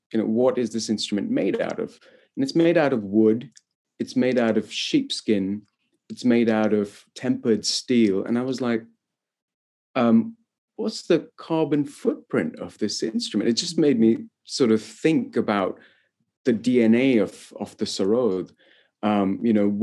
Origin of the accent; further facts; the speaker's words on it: West Bengal, India; I come from West Bengal, which is in East India, and I grew up in the sort of in the world of Indian classical music